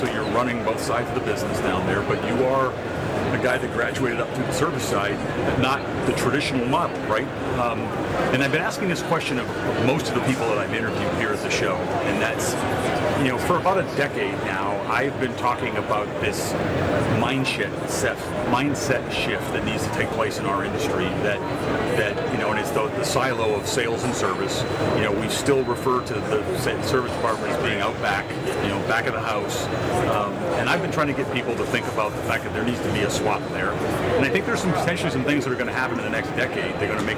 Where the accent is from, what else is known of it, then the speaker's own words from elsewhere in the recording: Dallas, Texas, United States; here live from the floor at the NADA Convention 2023 in my hometown, Dallas, Texas.